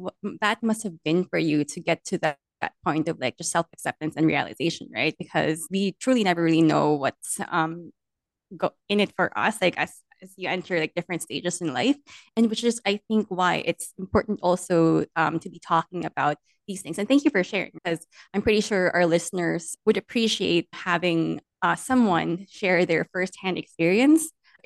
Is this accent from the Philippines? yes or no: yes; Philippines; moved away; I'm an immigrant from the Philippines